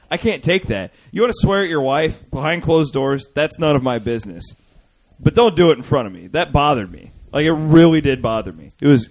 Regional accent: Iowa, United States; I am from Southwest Iowa. Everybody hunts.

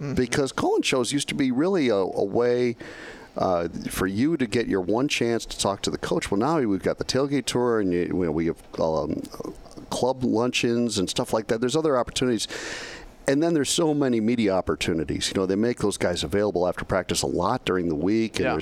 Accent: Chicago, Illinois, United States; I grew up in Chicago, and Notre Dame football, on Sunday morning you'd get

